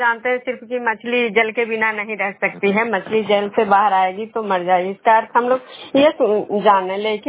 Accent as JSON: {"language": "Hindi", "town": "Bishnupur", "region": "Bihar", "country": "India"}